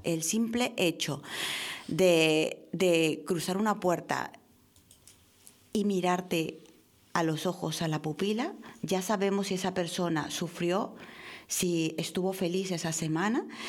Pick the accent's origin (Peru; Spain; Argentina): Peru; Ica; y en mi tierra, en Ica, que he estado y he disfrutado un montón